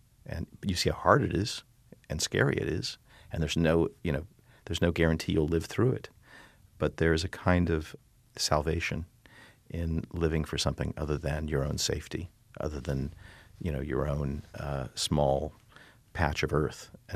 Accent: Germany; I grew up in East Germany.

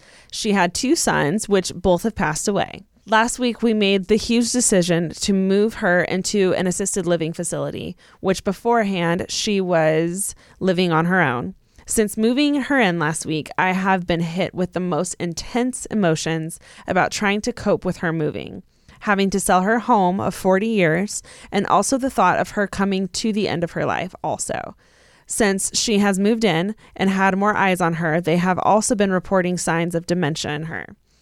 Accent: California, United States; I'm also from California.

